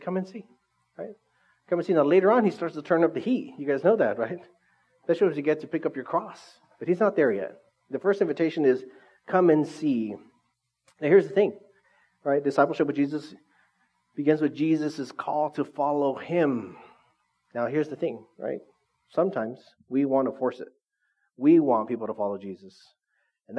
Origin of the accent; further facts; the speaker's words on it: Orange Cove, California, United States; When I first met Stephanie, she found out that I was from Orange Cove.